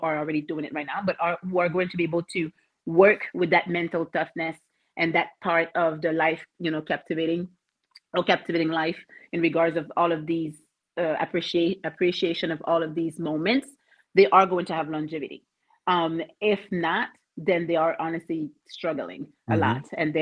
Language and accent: English; Quebec, Canada; accent: French Canadian; also born or lived in Haiti; so I'm Haitian, right? Mm-hmm. Was adopted at 7 months by Caucasian parents, all the way from Quebec, Canada. So my beautiful accent, French Canadian.